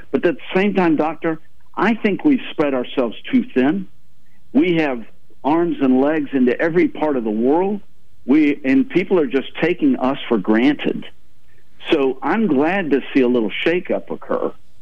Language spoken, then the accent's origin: English; Mobile, Alabama, United States; I was raised in Mobile, and I was pleased to serve in the Alabama State Senate.